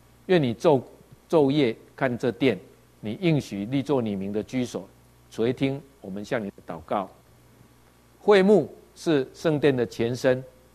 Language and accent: Chinese; Taiwan; 我是台湾人